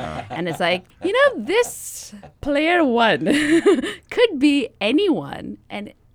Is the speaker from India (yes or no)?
yes; Pune, Maharashtra, India; moved away as an adult; now in Brooklyn, United States; I'm originally from India, a city named Pune outside of Mumbai, and I came to the U.S. about 5 years ago. I was studying at Stella Adler School of Acting, so I'm now in Brooklyn, New York. I live in the U.S.